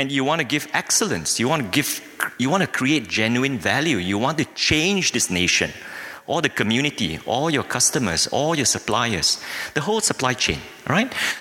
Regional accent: Malaysia; moved away as an adult; now in South Africa; Okay, I'm Malaysian by nationality. My wife, Wan Yi, also Malaysian. We relocated to South Africa just slightly over 14 years ago.

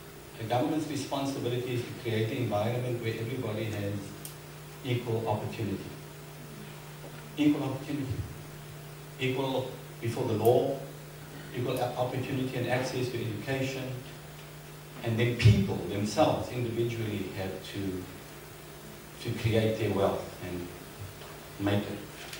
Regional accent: Cape Town, Western Cape, South Africa; Secondly, I'm not from Durban. Born and raised in Cape Town.

